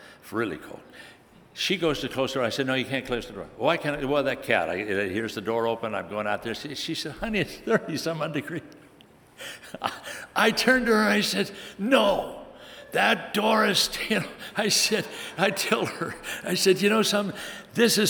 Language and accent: English; Scotland, United Kingdom; Now, I'm a Scotsman. Now, if you're Scottish, you don't like to waste money.